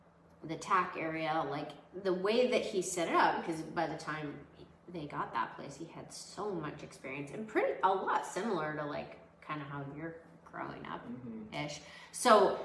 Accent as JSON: {"language": "English", "town": "Vancouver", "region": "British Columbia", "country": "Canada", "also_born_or_lived": "Portland", "lives_now": "United States", "said": "So I am originally from, let's see, Vancouver, British Columbia, and then Portland, Oregon for a lot of years. And now I live just a little bit south of Portland"}